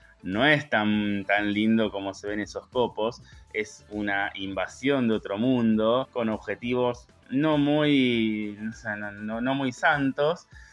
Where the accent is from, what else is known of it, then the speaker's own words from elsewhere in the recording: Argentina; Humildemente, como argentinos, no sé si nuestra humildad es tan conocida afuera